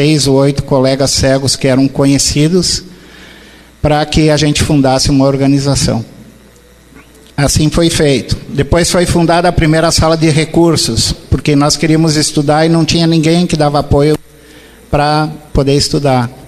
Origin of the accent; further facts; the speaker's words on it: Bento Gonçalves, Rio Grande do Sul, Brazil; vivendo num lugar que tinha apenas 5 casas, um cemitério e uma igrejinha. Esse era o lugar onde eu nasci. E no interior de Bento Gonçalves.